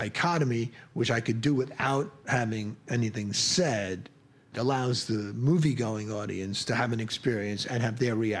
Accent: Ireland; He's from Ireland, and I'm Irish, and there's, you know, we have a different way of dealing with each other.

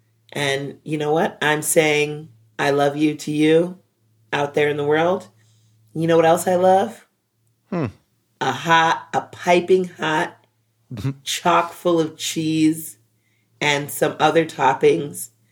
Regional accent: Midwest, United States; And then I take a little bit of ranch because I'm from the Midwest.

